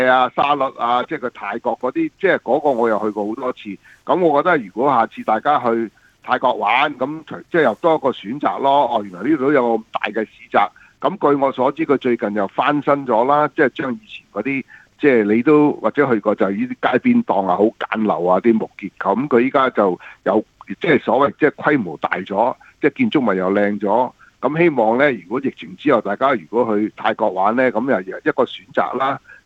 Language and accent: Cantonese; China; moved away as an adult; now in Australia; 咁我哋中國人就叫做果欄啦